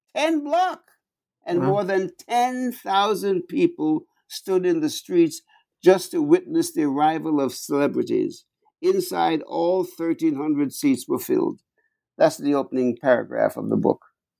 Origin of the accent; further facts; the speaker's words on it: New York, United States; I'm a New Yorker, right?